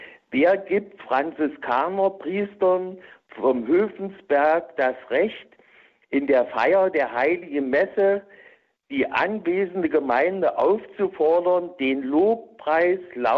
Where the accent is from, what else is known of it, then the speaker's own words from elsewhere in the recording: Lengenfeld unterm Stein, Thuringia, Germany; Und ich werde in den nächsten Tagen 69 Jahre. Und wir hatten hier in Lengenfeld unterm Stein, in meinem Heimatort